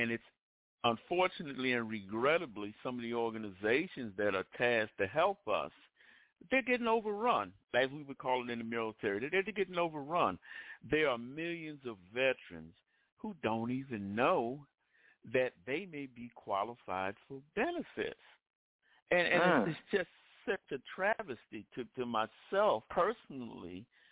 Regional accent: Maryland, United States; It is a pleasure to meet another person that's from Maryland. I'm actually from Maryland.

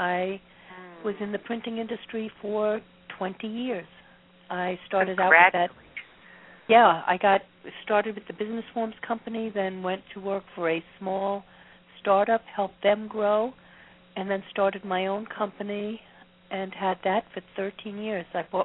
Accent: New York, United States; now in Gilbert, United States; Really there's a pride that I have about being a New Yorker, even though now I'm transplanted and living in Gilbert, Arizona.

